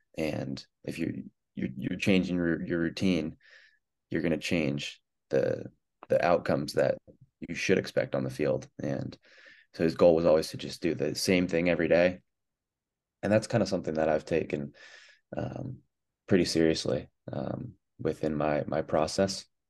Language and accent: English; Seattle, Washington, United States; So I grew up in Seattle, pretty much right in the city.